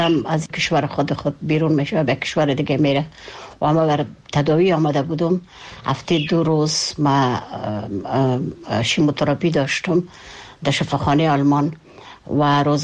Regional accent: Kabul, Afghanistan; moved away; فکر میکردم خودم داخل وطنم و با مردم، با مو کوچه های کابل و با مو مردم کابل و با مو مردم وطندارای خود احساس میکردم

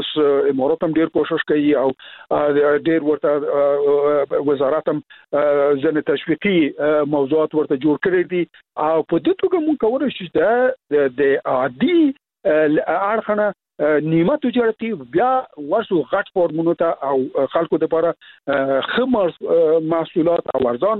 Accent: Logar, Afghanistan; زه خپله د لوګر یم، زه لوګر ته چې لاړم

